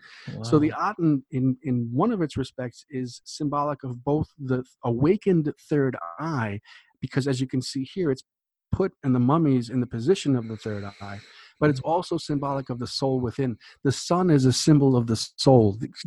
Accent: New York, United States; which I had been going to my whole life. I grew up in New York

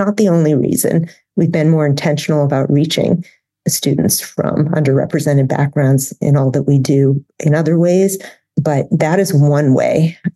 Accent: Boston, Massachusetts, United States; also born or lived in Florida; now in Kentucky, United States; I'm originally from Boston, taught in Florida, been in Kentucky most of my adult life. My husband's from here.

